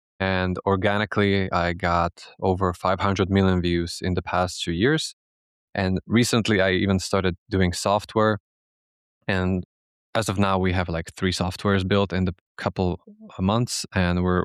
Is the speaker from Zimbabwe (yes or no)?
no; Slovakia; Yeah, so I am based in Slovakia. I am from Slovakia, but I traveled to the US and UAE all across the world for work.